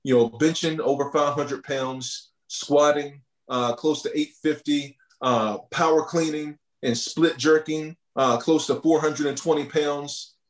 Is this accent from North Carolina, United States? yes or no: yes; North Carolina, United States; And so me growing up in North Carolina, growing up in the Bible Belt, in church every single Sunday